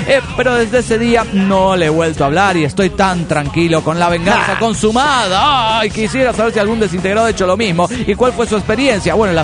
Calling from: Zapopan, Jalisco, Mexico

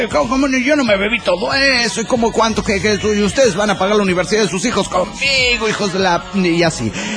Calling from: Chihuahua, Mexico; de Chihuahua, México

